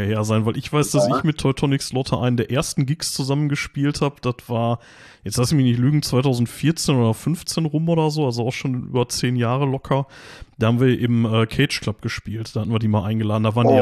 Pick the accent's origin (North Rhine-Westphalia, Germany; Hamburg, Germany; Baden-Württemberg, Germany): North Rhine-Westphalia, Germany; Gladbeck; dass der Verein sich da so engagiert und meine alte Heimat da so mit Musik fördert